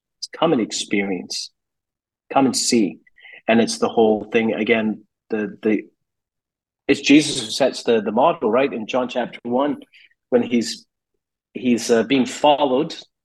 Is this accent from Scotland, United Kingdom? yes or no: yes; Scotland, United Kingdom; I'm Catholic and I'm from Scotland.